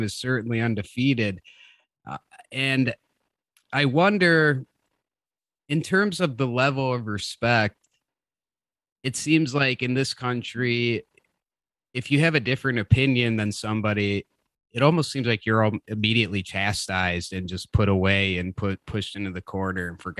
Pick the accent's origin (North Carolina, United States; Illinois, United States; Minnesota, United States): Illinois, United States; For example, my home state of Illinois does not have any sort of program or legislation in the works for patients in this situation.